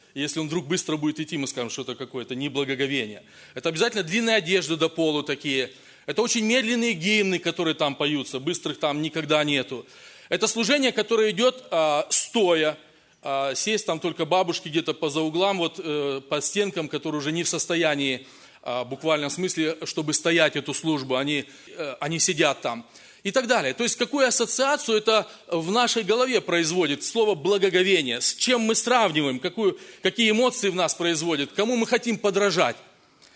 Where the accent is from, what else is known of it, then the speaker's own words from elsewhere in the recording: Kazakhstan; moved away; also born or lived in Russia; сколько я рос в Казахстане, потом в России